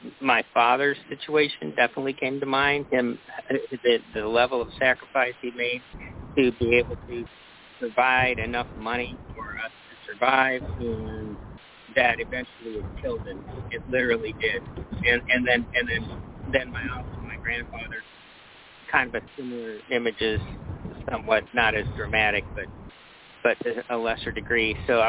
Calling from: St. Louis, Missouri, United States; Hello, Michael. … St. Louis.

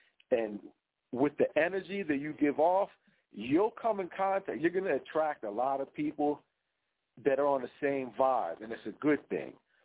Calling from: New Jersey, United States; I'm calling from South Jersey.

